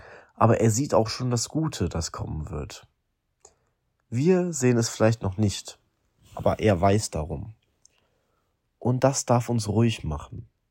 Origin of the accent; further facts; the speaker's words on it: Niederauerbach, Rhineland-Palatinate, Germany; ich komme aus Niederauerbach